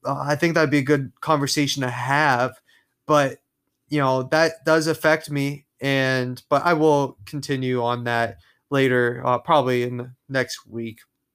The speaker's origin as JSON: {"language": "English", "region": "Pennsylvania", "country": "United States", "moved": "yes", "lives_now": "South Carolina, United States", "said": "And so my background, like I said, I'm from Pennsylvania. No, I'm not Amish. Most people think just because I'm from Pennsylvania, I'm Amish, but I'm not."}